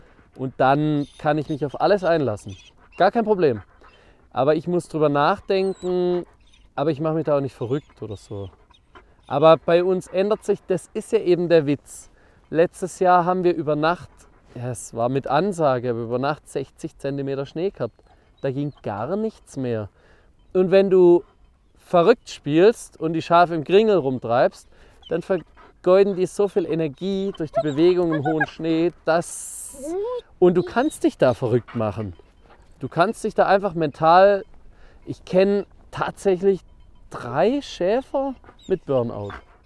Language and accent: German; Baden-Württemberg, Germany; Also ich bin im Schwarzwald aufgewachsen, im Kinzigtal.